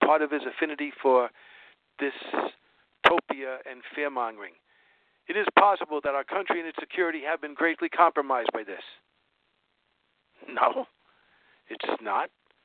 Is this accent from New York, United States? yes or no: yes; Brooklyn, New York, United States; I'm a bum from Brooklyn. I'm out of work.